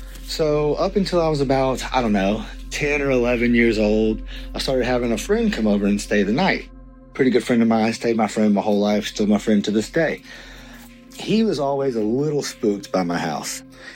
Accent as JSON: {"language": "English", "region": "Kentucky", "country": "United States", "said": "from Kentucky. So my dad built my childhood home in the late 80s in a new neighborhood development."}